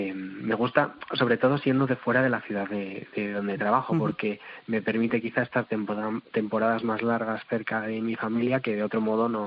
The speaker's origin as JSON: {"language": "Spanish", "town": "Burgos", "region": "Castile and León", "country": "Spain", "lives_now": "Madrid, Spain", "said": "porque yo como burgalés la verdad que me he sentido muy oprimido por el calor de Madrid"}